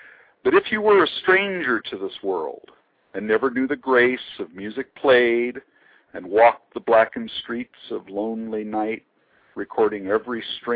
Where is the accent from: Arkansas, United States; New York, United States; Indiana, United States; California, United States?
California, United States; I'm from Central Coast of California. I'm not too far from you.